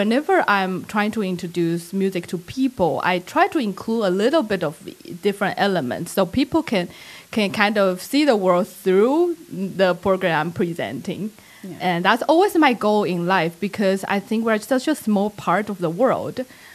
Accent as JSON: {"language": "English", "country": "Taiwan", "tie": "born or raised there", "said": "I grew up in Taiwan, this small island, which is wonderful island as well. Well, I grew up there"}